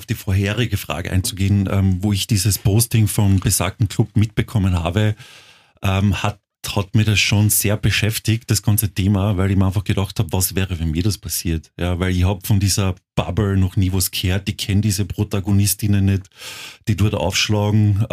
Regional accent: Carinthia, Austria; ich komme aus Kärnten und wo ich 10 Jahre alt war, hat man noch behindert ein Schimpfwort gesagt.

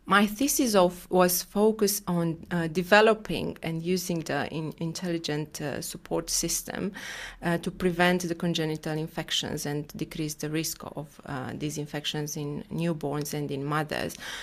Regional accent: Bucharest, Romania; Yes, I'm from Bucharest.

